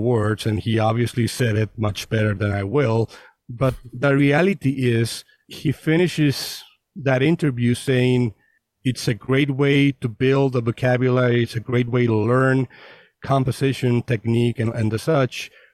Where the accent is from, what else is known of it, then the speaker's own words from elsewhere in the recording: Mazatlan, Sinaloa, Mexico; I mean, I'm from Mazatlan, so it's not even a big city.